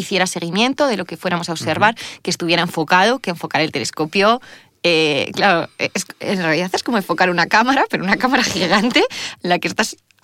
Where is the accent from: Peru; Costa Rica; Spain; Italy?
Spain; Salamanca, Castile and León; Soy de Salamanca, estudié en la Universidad de Salamanca matemáticas y cuando acabé a mí me pilló la burbuja inmobiliaria. Entonces, es que soy más mayor, aunque no parezca.